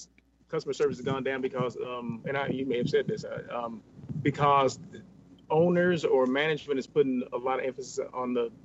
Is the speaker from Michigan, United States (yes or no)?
no; Blythe, California, United States; How do you remember I'm from Blythe?